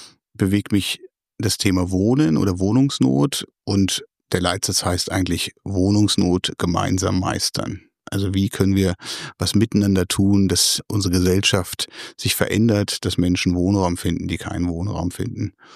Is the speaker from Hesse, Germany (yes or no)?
no; Lower Saxony, Germany; now in Esslingen, Germany; Aus der Nähe von Celle, aus Niedersachsen.